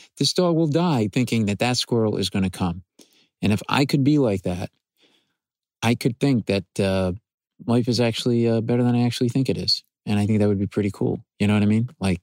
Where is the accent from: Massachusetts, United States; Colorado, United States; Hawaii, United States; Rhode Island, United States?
Rhode Island, United States; Providence; now in New York City, United States; We both live in New York City, but you went to Brown, and I grew up in Providence, as did my wife.